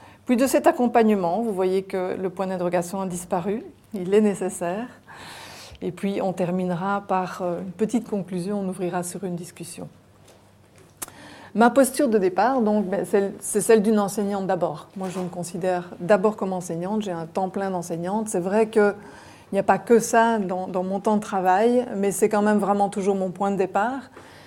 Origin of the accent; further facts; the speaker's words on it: Belgium; Alors, je viens de Belgique, ça veut dire qu'il faudra m'excuser si je ne fais pas référence toujours à votre contexte local.